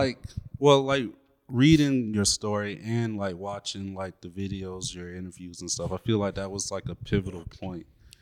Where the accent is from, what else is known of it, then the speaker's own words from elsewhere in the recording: Montgomery, Alabama, United States; I'm from Montgomery, Alabama.